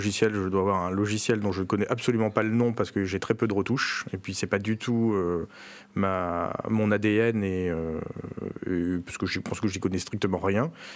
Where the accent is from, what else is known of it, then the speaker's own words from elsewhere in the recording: Chantilly, Hauts-de-France, France; moi je suis originaire de Chantilly.